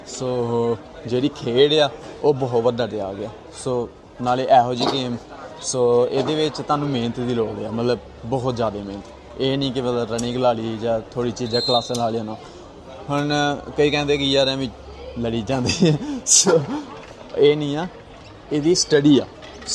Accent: Miankot, Punjab, India; now in Melbourne, Australia; ਹਾਂਜੀ, ਮੈਂ ਤਾਂ ਪੰਜਾਬ ਤੋਂ ਆ, ਗੁਰਦਾਸਪੁਰ ਤੋਂ, ਪਿੰਡ ਸਾਡਾ ਮੀਆਂਕੋਟ ਆ ਤੇ ਇੱਥੇ ਮੈਂ ਆਇਆ ਸੀਗਾ 2022 ਚ ਅਗਸਤ ਮਹੀਨੇ ਐਂਡ ਅਪਰੋਕਸ ਮੈਨੂੰ 3 ਜਾਂ 3.5 ਸਾਲ ਹੋ ਚੁੱਕੇ ਆ।

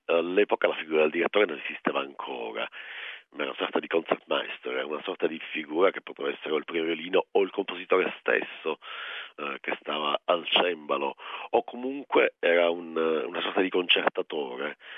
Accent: Palermo, Sicily, Italy; now in Milan, Italy; dato che io sono siciliano. Sono nato a Palermo, anche se sto a Milano, comunque sono nato a Palermo.

